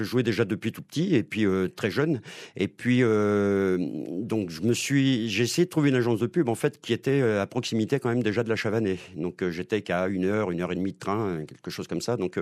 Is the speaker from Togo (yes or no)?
no; Tours, Centre-Val de Loire, France; now in Clermont-Ferrand, France; L'école Brassard à Tours, justement, ma ville natale. Et puis ensuite, je suis arrivé à Clermont-Ferrand